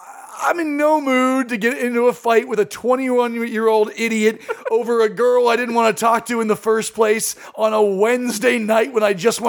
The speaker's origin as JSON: {"language": "English", "region": "California", "country": "United States", "said": "I'm like, yeah, I'm from Orange County, and I've been doing it 8 years."}